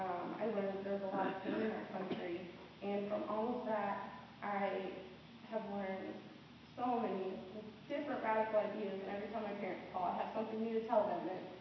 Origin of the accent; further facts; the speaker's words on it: Illinois, United States; And I told him, you know, I was from Illinois, and I'm here going to school.